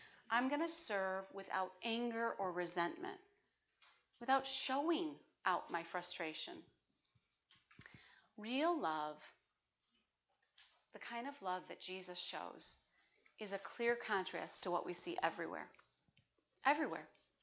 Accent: Detroit, Michigan, United States; You know, I'm from Detroit. That's home. That's all I know. And I was a little girl, like 3, when the race riots happened in Detroit.

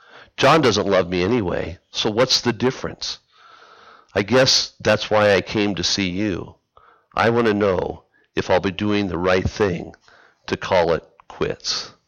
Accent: Las Vegas, Nevada, United States; since I lived all the way out in Las Vegas, I was born and raised in Vegas

